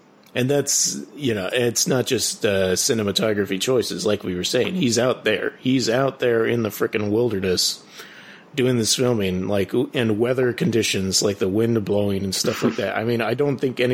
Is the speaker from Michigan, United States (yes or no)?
no; California, United States; obviously I'm from Southern California, I don't really know what snow sounds like